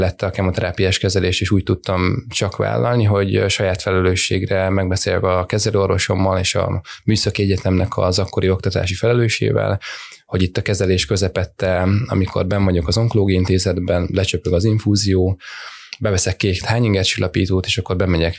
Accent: Rákóczifalva, Jász-Nagykun-Szolnok, Hungary; Én Rákóczi falván egy Szolnok melletti kis faluban nőttem fel

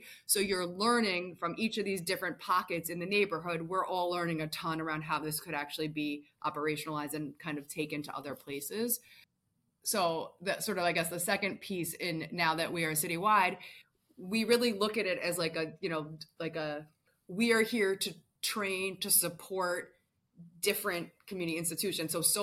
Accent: Bronx, New York, United States; I want to do that at PS85, where I grew up in West Farms in Fordham in the Bronx.

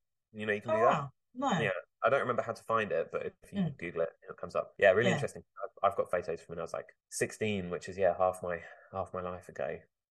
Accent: Basingstoke, South East England, United Kingdom; Basingstoke is for the most part just like a commuter town, really. It's kind of like halfway between London and the South Coast. You know, if you head towards Southampton, Portsmouth.

